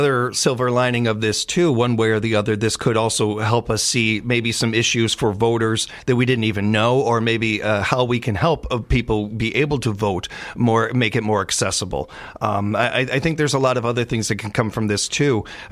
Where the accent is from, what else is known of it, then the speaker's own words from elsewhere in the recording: Chicago, Illinois, United States; Even as a Chicagoan, I will say that I want fair elections.